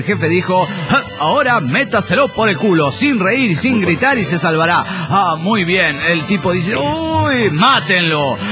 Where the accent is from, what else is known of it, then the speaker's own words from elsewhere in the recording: Querétaro, Mexico; de Querétaro, México.